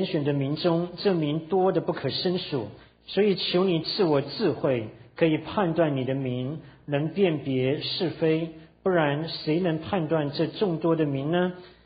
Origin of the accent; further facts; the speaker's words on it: China; now in United States; 我们中国人非常非常重学术的成就。